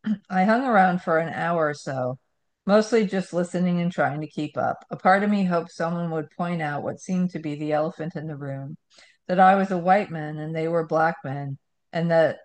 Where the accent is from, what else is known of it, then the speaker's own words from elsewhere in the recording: Newport News, Virginia, United States; born there; In 1961, I was born in Newport News, Virginia. 1961. It's 2012 here in Selma, Alabama.